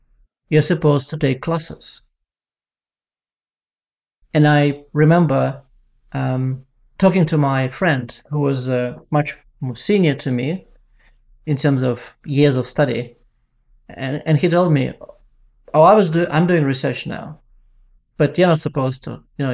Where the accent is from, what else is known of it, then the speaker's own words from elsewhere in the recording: Moscow, Russia; I grew up in Moscow, Russia.